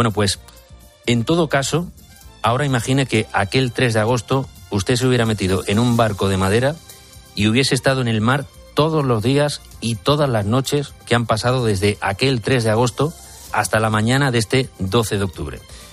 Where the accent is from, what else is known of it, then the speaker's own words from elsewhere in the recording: Spain; un día para celebrar que somos españoles